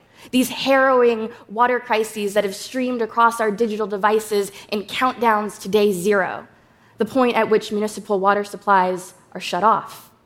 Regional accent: New York, United States; Hello, good day, everyone. I'm from the Shinnecock Nation.

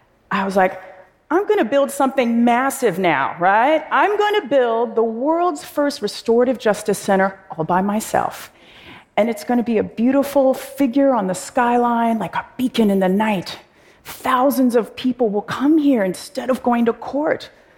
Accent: Oakland, California, United States; a program in a high school in my hometown of Oakland.

